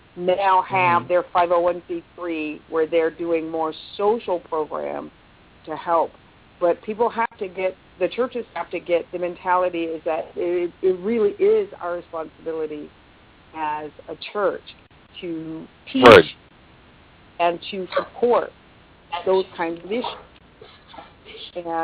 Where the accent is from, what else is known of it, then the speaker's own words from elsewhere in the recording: Seattle, Washington, United States; You know, I'm from Seattle, so that's a big deal there.